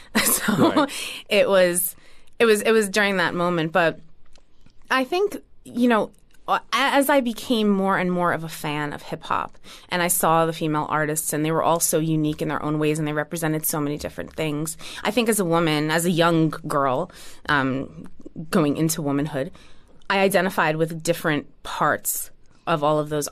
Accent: New Jersey, United States; I would have to credit … for that, since we're both from Jersey.

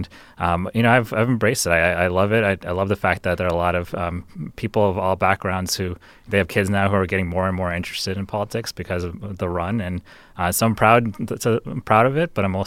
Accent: Houston, Texas, United States; That was in Houston, Texas.

